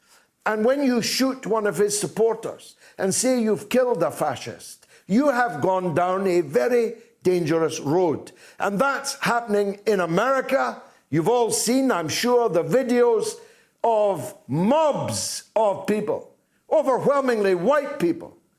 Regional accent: United Kingdom; Because I supported leaving the European Union, I'm a nativist. I'm a British nationalist. Because I believe in my own country, I'm called a racist.

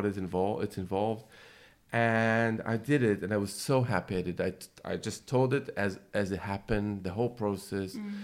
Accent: Jerusalem, Jerusalem District, Israel; And I remember growing up in Jerusalem, and I remember we used to have this kind

